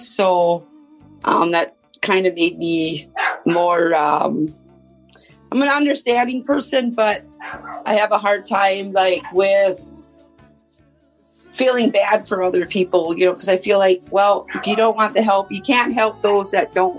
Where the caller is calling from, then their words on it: Minnesota, United States; Minnesota.